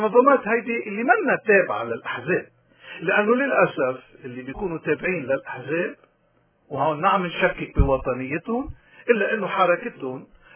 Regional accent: Lebanon; ما فينا كلبنانيين نشوف الغلط ونسكت عنه

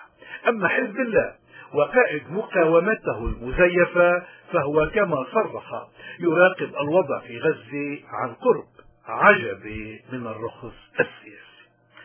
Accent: Lebanon; ونحن كلبنانيين كل حدا بلبنان

